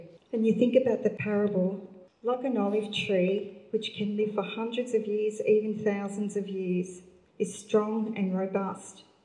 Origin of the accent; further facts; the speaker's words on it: New South Wales, Australia; now in Atherton, Australia; I grew up in Central West New South Wales, with a family being farmers producing wheat, sheep and cattle on our land.